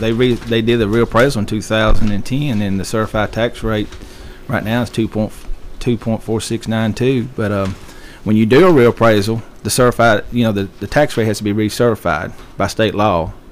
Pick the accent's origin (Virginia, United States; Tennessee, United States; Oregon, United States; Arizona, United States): Tennessee, United States; I was born and raised in Rutherford County. I was born here in 1963. My family's lived here for over 100 years. I attended schools here.